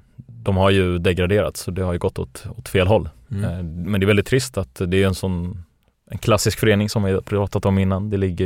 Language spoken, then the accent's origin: Swedish; France; jag är fransman, champagne är som vatten för mig